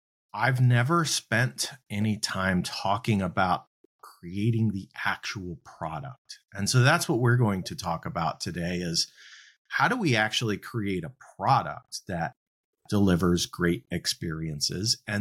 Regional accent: Augusta, United States; So, I actually had this great little bowling alley we have in my hometown. They've just reopened it. It's like an old 50s bowling alley. It's like going back in time. It's a really cool place. So shout out to the Holiday Bowl in Augusta.

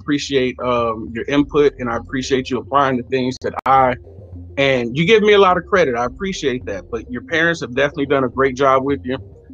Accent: California, United States; now in Texas, United States; You know, I came from California to Texas, so I wasn't like the rest of the students.

